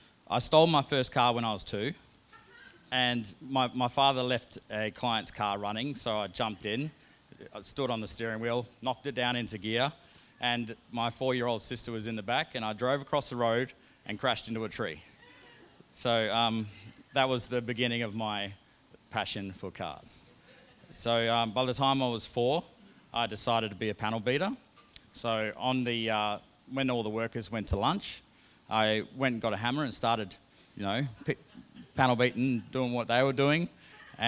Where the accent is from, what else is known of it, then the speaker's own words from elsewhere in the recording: Port Hedland, Western Australia, Australia; born there; And so I was born in Port Hedland